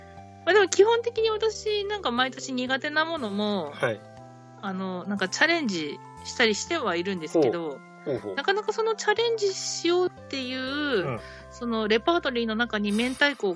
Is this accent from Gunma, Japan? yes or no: no; Hokkaido, Japan; なんかやっぱ北海道人だから、